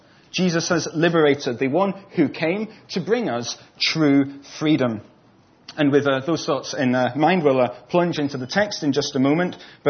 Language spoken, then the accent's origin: English; Scotland, United Kingdom; In some of the places that I have travelled abroad, when people discover that I'm from Scotland, often the conversation runs something like this.